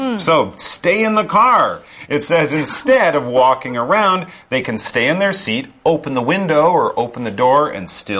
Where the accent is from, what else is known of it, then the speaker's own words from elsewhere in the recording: Canada; now when I grew up in Canada, mail carriers didn't have trucks.